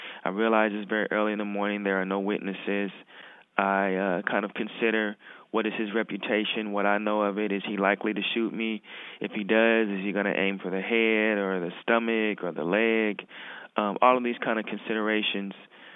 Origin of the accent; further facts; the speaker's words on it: Portland, Oregon, United States; because I grew up in Portland and was kind of connected to the kind of criminalized enterprises